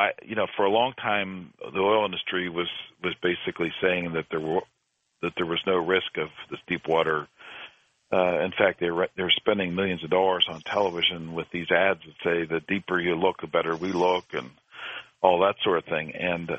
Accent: Pennsylvania, United States; it started in my home state of Pennsylvania many, many years ago with Drake's Well

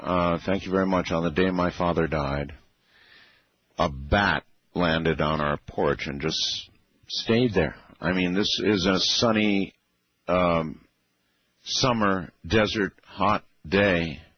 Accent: Camp Lejeune, North Carolina, United States; born there; Camp Lejeune is in North Carolina. I was born on Camp Lejeune.

